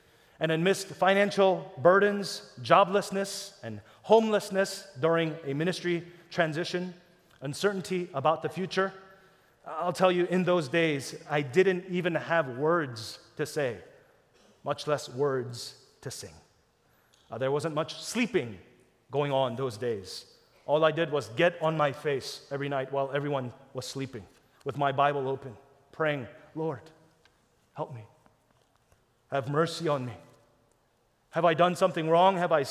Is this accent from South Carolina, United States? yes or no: no; Texas, United States; y'all, I'm from Texas